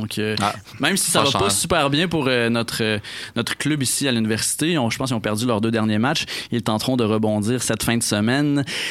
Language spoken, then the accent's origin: French; Donnacona, Quebec, Canada; il vient de Donnacona. C'est pour ça que j'en parle, parce que c'est mon patelin.